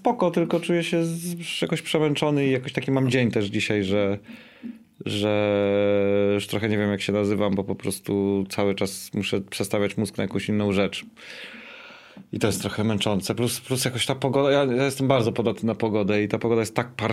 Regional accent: Warsaw, Masovian Voivodeship, Poland; szare miasto, które kochasz, bo ja jestem stąd i kocham Warszawę

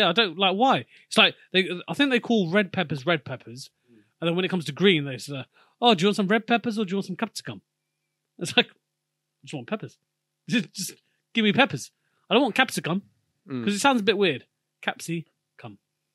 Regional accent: Chennai, Tamil Nadu, India; I'm from Madras, son.

